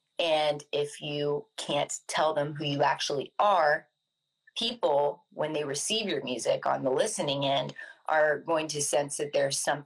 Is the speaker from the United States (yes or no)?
yes; Texas, United States; I grew up in Texas, so it's more catfishing, bass fishing.